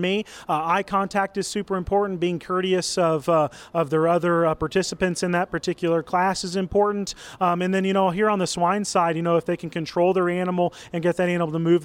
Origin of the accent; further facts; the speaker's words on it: Marshall, Illinois, United States; I'm from Marshall, Illinois.